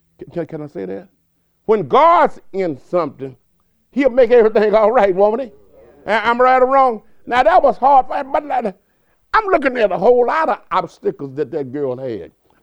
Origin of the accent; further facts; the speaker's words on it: Gonzales, United States; I'm from Gonzales. I know how little small town, little thing, they gossip a lot.